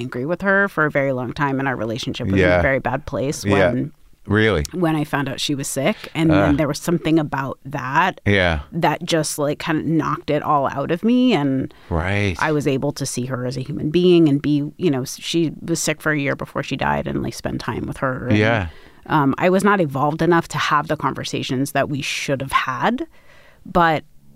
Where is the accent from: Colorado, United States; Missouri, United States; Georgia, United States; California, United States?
California, United States; Los Angeles; I grew up in Los Angeles.